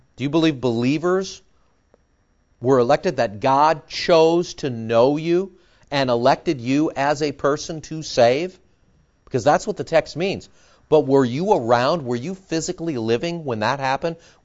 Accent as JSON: {"language": "English", "town": "Downey", "region": "California", "country": "United States", "tie": "born there", "said": "I was born in Downey, California, 1957, in a particular place, particular state, particular place, particular time"}